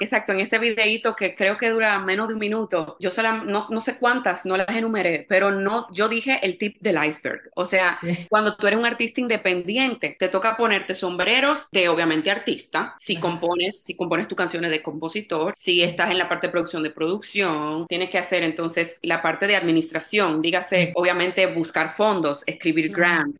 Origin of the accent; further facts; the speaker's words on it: Dominican Republic; extraño tantas cosas todavía de República Dominicana, de donde yo soy originalmente.